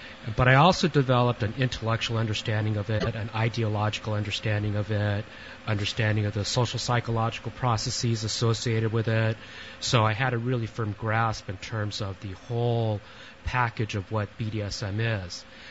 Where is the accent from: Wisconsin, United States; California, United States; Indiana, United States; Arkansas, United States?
California, United States; I'm from this area, Southern California originally